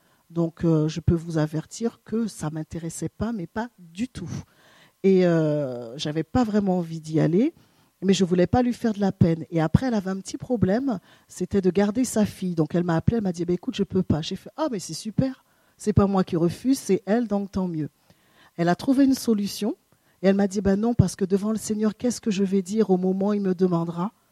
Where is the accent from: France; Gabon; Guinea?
France; French Guiana; Je viens de Guyane. Donc, pour ceux qui ne connaissent pas, c'est où on envoie les fusées Ariane.